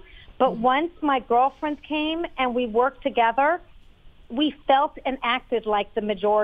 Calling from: Las Vegas, Nevada, United States; The best place in the world, Las Vegas.

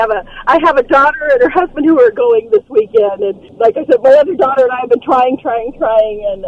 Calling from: San Bernardino, California, United States; I'm calling right now from San Bernardino, just about to drive into work.

